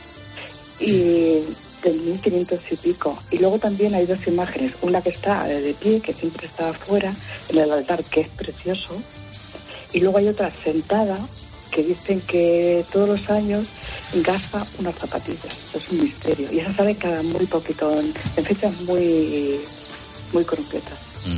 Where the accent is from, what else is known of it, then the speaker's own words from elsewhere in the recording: Malagón, Castilla-La Mancha, Spain; Yo soy de Malagón, que es un pueblo que está a 23 kilómetros de Ciudad Real.